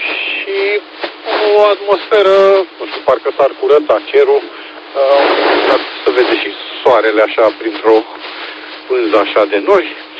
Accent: Pitești, Argeș, Romania; La noi, la Pitești, că eu sunt din Pitești, era, de fapt, practic, n-a fost niciun pic de zăpadă

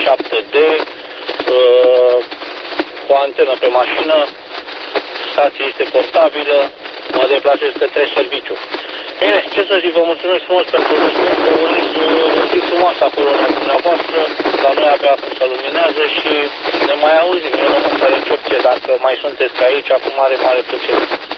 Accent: Oltenia, Romania; sunt Oltean.

